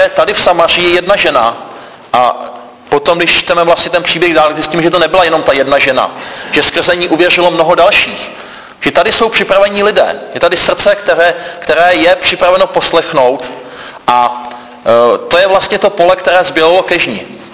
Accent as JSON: {"language": "Czech", "town": "Golčův Jeníkov", "region": "Vysočina Region", "country": "Czechia", "said": "já pocházím z Golčova Jeníkova, což je takové městečko na Vysočině"}